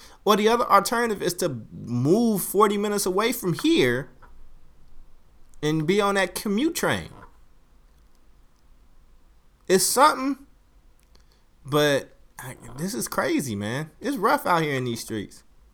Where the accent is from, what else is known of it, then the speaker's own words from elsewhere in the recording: Oakland, California, United States; Like, I grew up in North Oakland. Not North. North. With the F.